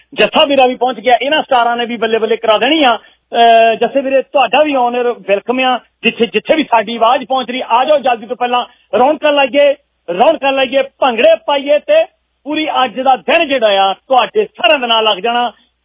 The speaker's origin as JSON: {"language": "Punjabi", "region": "Punjab", "country": "India", "said": "ਮੈਂ ਦੁਆਬੇ ਦਾ ਰਹਿਣ ਵਾਲਾ ਆ"}